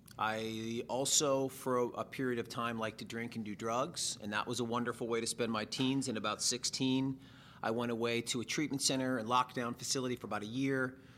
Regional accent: Massachusetts, United States; I grew up back in Boston, in New England. I grew up in just a normal suburban town

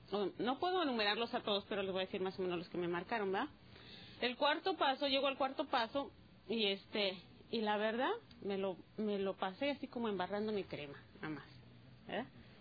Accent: Arizona, United States; soy una comedora compulsiva, soy de Arizona.

